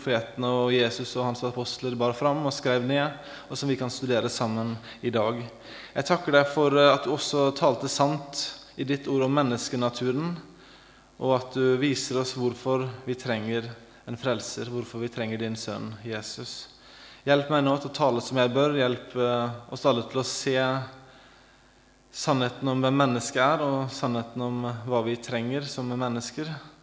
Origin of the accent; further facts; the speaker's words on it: Sotra, Vestland, Norway; also born or lived in United States; Jeg er vestlending, selv om det ikke høres sånn ut. Men jeg er altså født og oppvokst på Sotra utenfor Bergen, og har bodd stort sett der hele livet mitt, utenom et par år i USA, hvor jeg var studert teologi